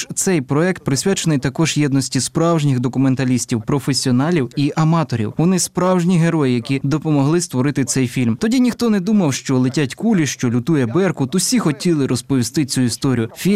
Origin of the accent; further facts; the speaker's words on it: Israel; now in Russia; Я народився в Росії, виріс в Ізраїлі, вже понад 15 років живу в Росії